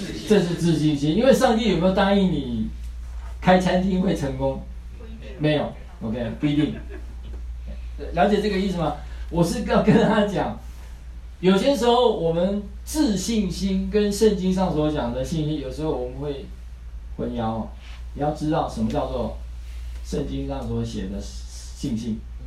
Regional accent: Taiwan; 我跟你讲啊，我们台湾人啊，有很多都是爱在心里口难开啊

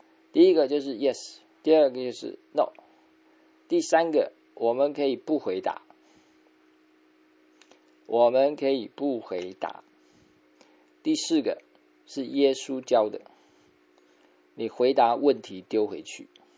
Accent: China; 那这个基本上我们中国人也有啊

